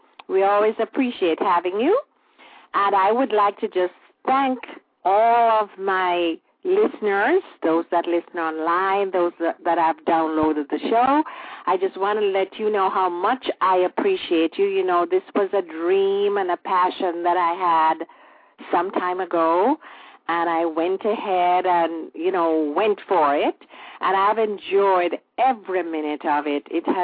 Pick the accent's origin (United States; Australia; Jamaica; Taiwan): Jamaica; about the way it used to be when we grew up in Jamaica.